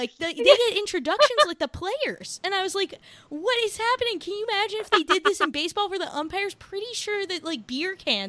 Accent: New Jersey, United States; even though I'm from New Jersey, both sides of my family are native New Yorkers.

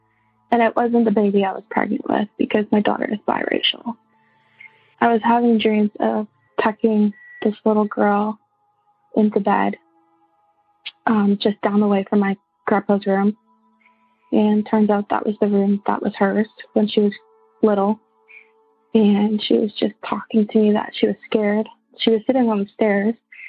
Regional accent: St. Thomas, Ontario, Canada; I'm from St. Thomas, Ontario.

